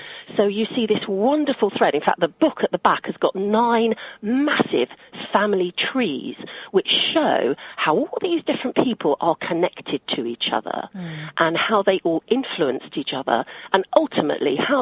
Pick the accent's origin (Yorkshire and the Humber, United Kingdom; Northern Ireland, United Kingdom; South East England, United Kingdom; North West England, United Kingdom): South East England, United Kingdom; Chatham; born there; I was born in Chatham